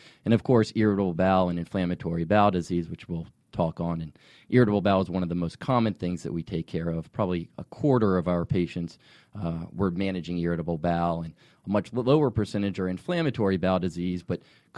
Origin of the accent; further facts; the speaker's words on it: Atlanta, Georgia, United States; Well, I'm originally from Atlanta, but have been with Atlanta Gastroenterology for the past few months